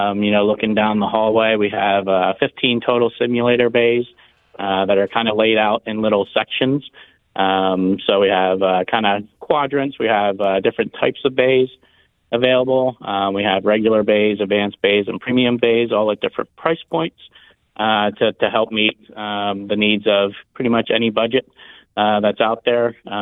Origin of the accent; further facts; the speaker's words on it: Lebanon, Pennsylvania, United States; Yeah, so I grew up in Lebanon, which is a stone's throw from Reading. Went to school in Reading, got a job in Reading, got married in Reading.